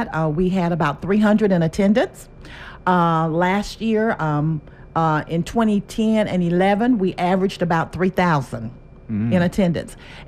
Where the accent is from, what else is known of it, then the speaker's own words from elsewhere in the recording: Murfreesboro, Tennessee, United States; now in Smyrna, United States; I grew up in Murfreesboro, and I married my husband and moved to Smyrna. But I stayed in Rutherford County.